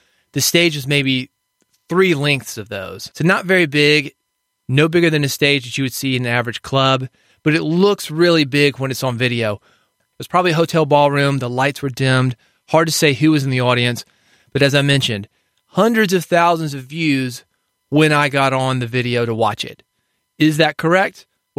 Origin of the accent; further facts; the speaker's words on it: Nashville, Tennessee, United States; as a kid growing up in Nashville, Atlanta, that's just 4 hours from Nashville.